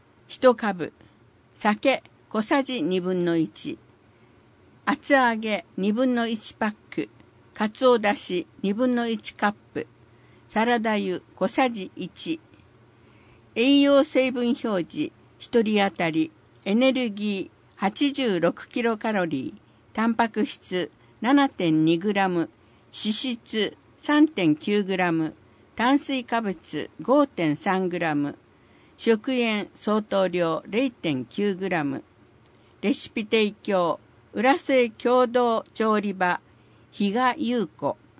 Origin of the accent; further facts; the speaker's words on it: Hawaii, United States; Japanese is a second language; now in Japan; 私はハワイ出身ですが、日系コミュニティとの関係がなかったので